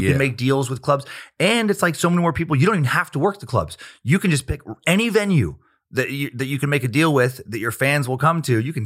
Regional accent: Riggins, Idaho, United States; also born or lived in Grangeville; I was born in Grangeville, Idaho. Little town. I didn't live there, but only born there because my town didn't have a hospital. So I was born in Riggins, Idaho.

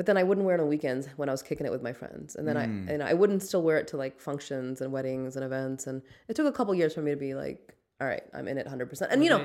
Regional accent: Lahore, Punjab, Pakistan; my family is from Pakistan. I'm from Lahore. Like, so we grew up in a very, like, a South Asian

